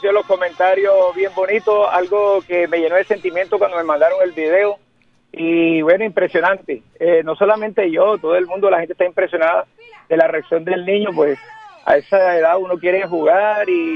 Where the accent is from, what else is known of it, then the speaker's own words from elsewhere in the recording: Soledad, Atlántico, Colombia; afortunadamente fue en Soledad, mi pueblo natal.